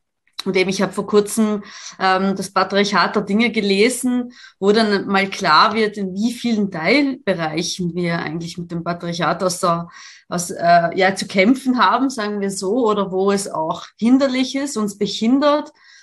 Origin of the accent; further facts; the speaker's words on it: Italy; also ich komme ja aus Italien und ich kenne die Verhältnisse